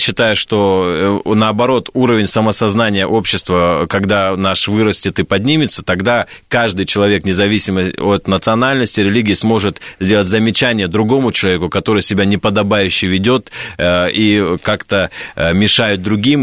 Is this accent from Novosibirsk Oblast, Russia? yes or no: no; Moscow, Russia; Я, например, москвич, я, например, чеченец, я, например, мусульманин, я, например, там человек от 30 возраста до 40.